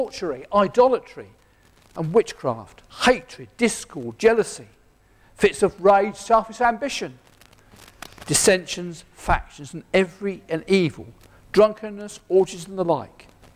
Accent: United Kingdom; We're British, so we go to the Christian heaven.

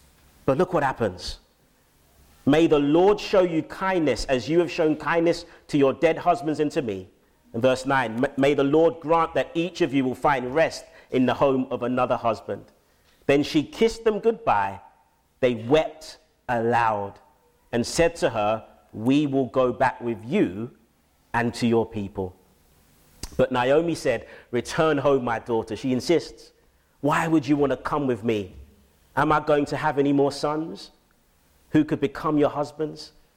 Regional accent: London, United Kingdom; growing up in Southeast London, in an urban community church

